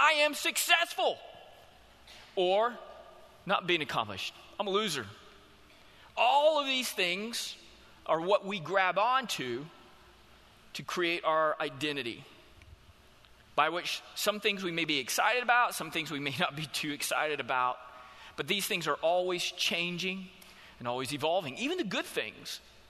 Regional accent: Houston, Texas, United States; That was from my house in Houston, growing up in Houston. It was a 10.5-hour drive to Lubbock, Texas, to Texas Tech University.

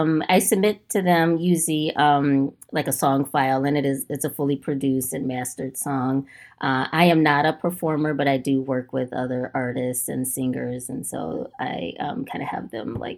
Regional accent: Chicago, Illinois, United States; now in Milwaukee, United States; Yes. Yes. I grew up in Chicago. Yeah.

